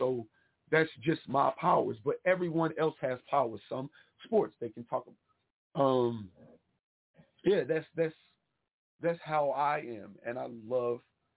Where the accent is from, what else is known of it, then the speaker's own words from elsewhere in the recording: Midwest, United States; I think it's just because the way that I was raised, you know, I come from the Midwest.